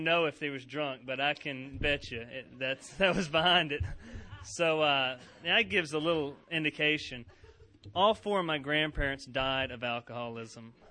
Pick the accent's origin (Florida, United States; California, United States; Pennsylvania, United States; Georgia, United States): Georgia, United States; Savannah; born there; I was born in Savannah, Georgia in 1970 to an alcoholic family